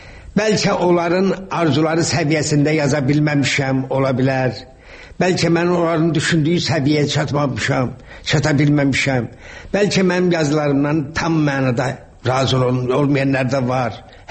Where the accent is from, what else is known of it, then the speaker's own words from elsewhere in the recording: Shaki, Azerbaijan; Mən uşaqlıqda böyük həyətimiz vardı Şəkidə. Böyük həyətimiz vardı.